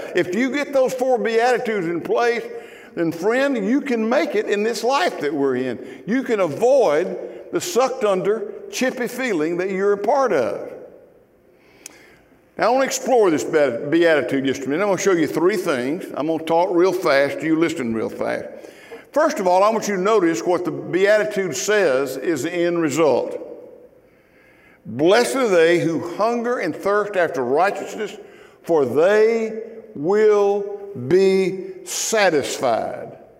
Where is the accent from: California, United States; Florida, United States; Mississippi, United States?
Mississippi, United States; I grew up in Mississippi, and I dated a girl and married her, and her daddy owned a dairy farm.